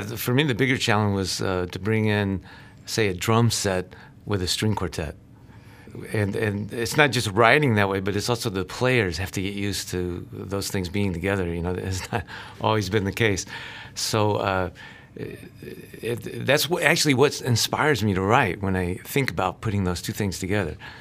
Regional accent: Atlanta, Georgia, United States; I'm a product of my generation. I grew up in Atlanta, Georgia

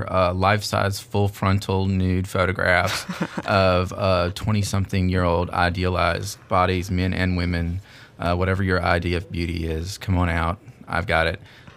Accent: Georgia, United States; moved away as an adult; I'm originally from Georgia. I moved out here 3 or 4 years ago to teach at Tech.

